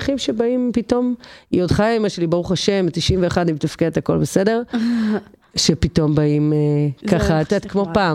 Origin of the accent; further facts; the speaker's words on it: Kfar Vitkin, Central District, Israel; אני דור שלישי בכפר ויטקין. כן, זה מאוד משמעותי. הילדים שלי כבר דור רביעי.